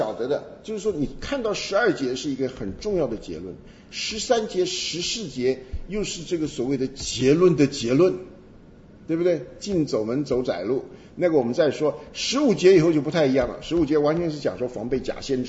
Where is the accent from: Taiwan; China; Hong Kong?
Taiwan; 我们都在眷村长大，所以你什么口音我都听得懂